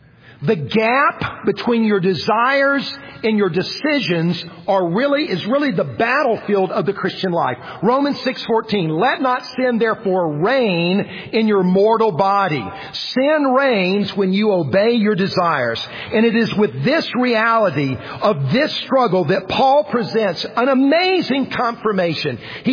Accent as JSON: {"language": "English", "town": "Columbia", "region": "South Carolina", "country": "United States", "tie": "born or raised there", "said": "I grew up in Columbia. My dad had season tickets to all South Carolina football and basketball games."}